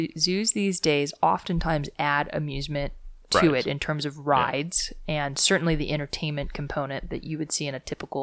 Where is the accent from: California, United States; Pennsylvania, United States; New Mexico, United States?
California, United States; I think maybe I grew up in Ventura County, which is